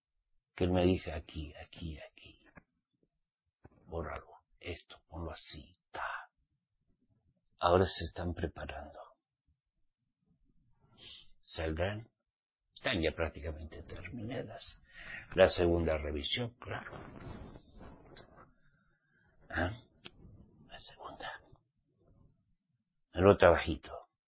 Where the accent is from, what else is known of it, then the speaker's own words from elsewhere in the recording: Spain; como soy español